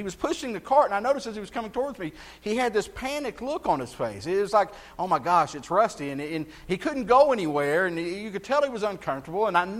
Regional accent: Texas, United States; You know, I grew up in South Texas, and the belt buckle of the Bible Belt and a strongly, very conservative Baptist church.

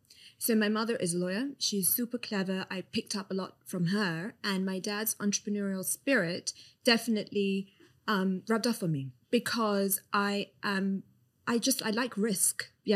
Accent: London, United Kingdom; I was born and raised in London. My parents are from Pakistan. So they were born in Pakistan, but they came to London when they were quite young, I think around 5. They were also raised in London. So I almost feel like I'm second generation British.

